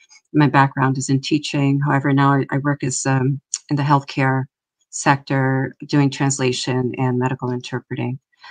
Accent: Providence, Rhode Island, United States; I am from Providence, Rhode Island, born and raised.

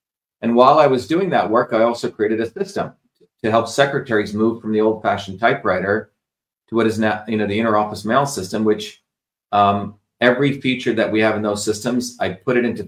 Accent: India; I was also exposed to medical systems as a young child growing up in India

